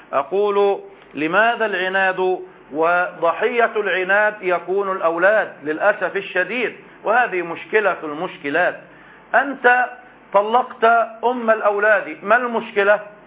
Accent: Egypt

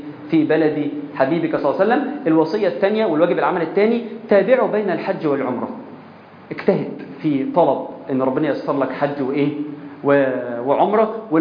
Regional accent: Minya, Minya Governorate, Egypt; في بقيع في مصر، في المنيا عندنا، انا من المنيا الحمد لله

